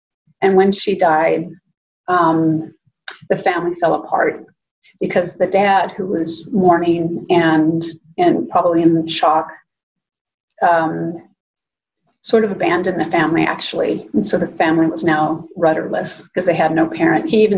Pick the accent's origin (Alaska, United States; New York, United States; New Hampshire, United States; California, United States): California, United States; Fresno; In Central California in Fresno.